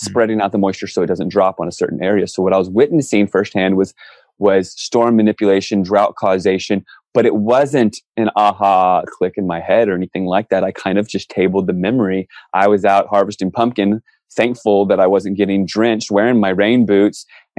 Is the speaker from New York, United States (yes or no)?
no; Virginia, United States; I grew up in Virginia and then I eventually made it to California.